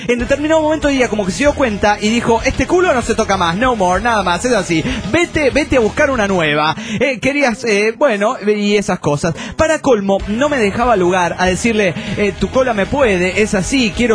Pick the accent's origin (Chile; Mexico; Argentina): Argentina; Rosario, Santa Fe; de Rosario, Argentina, para participar del chistorete